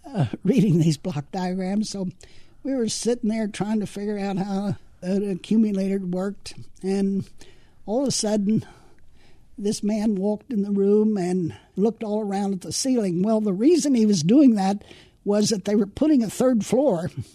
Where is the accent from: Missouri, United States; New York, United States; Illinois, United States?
Missouri, United States; 2 were from Kansas, and 1 was from Ohio, and 1 was from Wisconsin, and I was from Missouri.